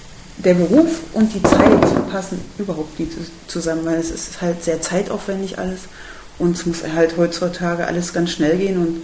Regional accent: Görlitz, Saxony, Germany; natürlich in Görlitz, wo ich herkomme

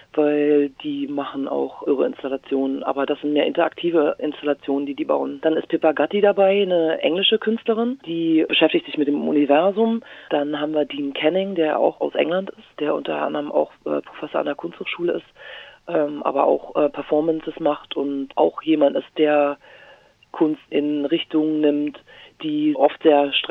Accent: Halberstadt, Saxony-Anhalt, Germany; Also ich bin in Halberstadt aufgewachsen, viele von meinen Freunden leben da, meine Familie natürlich auch.

